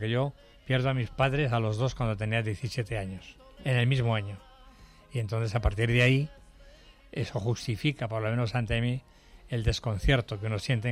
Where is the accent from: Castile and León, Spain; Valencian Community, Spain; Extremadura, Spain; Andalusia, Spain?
Castile and León, Spain; Valladolid; Yo soy de Valladolid. En Valladolid había mucho teatro.